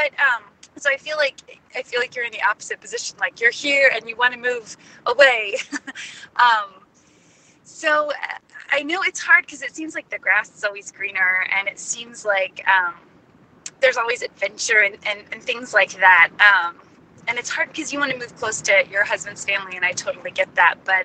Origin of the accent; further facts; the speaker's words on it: Ohio, United States; moved away as an adult; now in Dallas, United States; I am originally from Northeast Ohio, and I moved 6 years ago to Dallas, Texas.